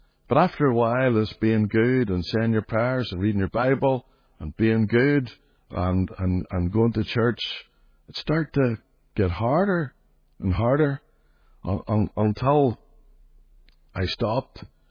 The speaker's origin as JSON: {"language": "English", "town": "Belfast", "region": "Northern Ireland", "country": "United Kingdom", "tie": "born or raised there", "said": "I grew up in the Highfield Estate at the top of the Shankill, Ballygamartin. I was adopted as a baby and placed in the family"}